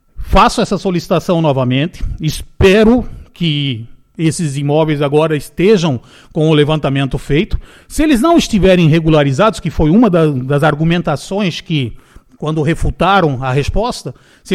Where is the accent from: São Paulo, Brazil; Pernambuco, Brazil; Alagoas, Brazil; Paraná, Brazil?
Paraná, Brazil; Curitiba; now in Guabiruba, Brazil; eu não sou guabirubense nascido aqui. Eu nasci no Paraná, eu sou curitibano.